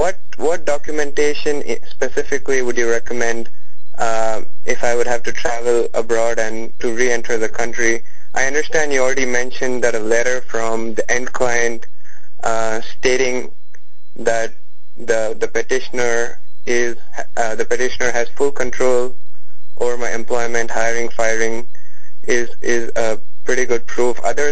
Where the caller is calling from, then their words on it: Boston, Massachusetts, United States; Hi, I'm calling from the Boston area